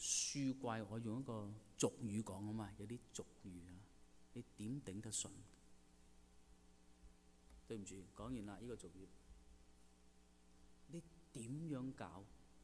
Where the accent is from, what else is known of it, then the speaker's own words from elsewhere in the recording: Vancouver, British Columbia, Canada; also born or lived in Hong Kong; 大家都知道我来自温哥华，1996年开始，神呼召我2012年去到香港侍奉，